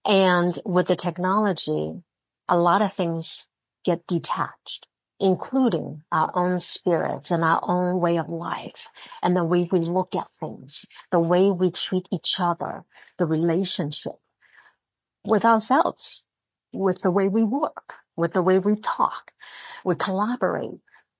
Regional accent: China; born or raised there; English is a second language

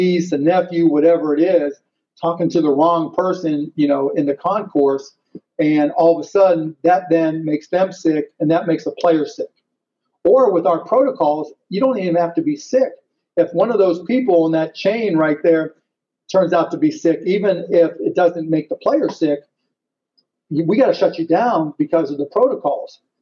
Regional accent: Pittsburgh, Pennsylvania, United States; I grew up in Pittsburgh. I'm a big Steelers fan

